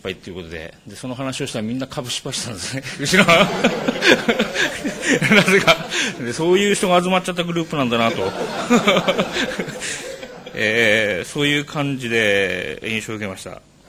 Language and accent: Japanese; Ibaraki, Japan; こんにちは。茨城から来た